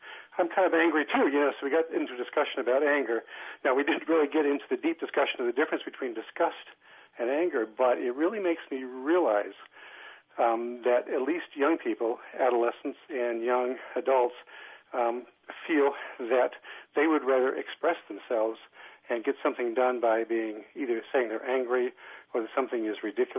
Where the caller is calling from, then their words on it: Lancaster, Massachusetts, United States; I am calling from Lancaster, Massachusetts, actually.